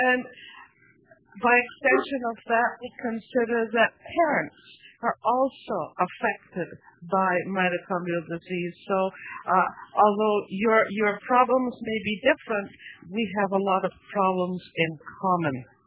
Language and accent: English; Canada; I'm a Canadian also, and perhaps I can be of some help for you.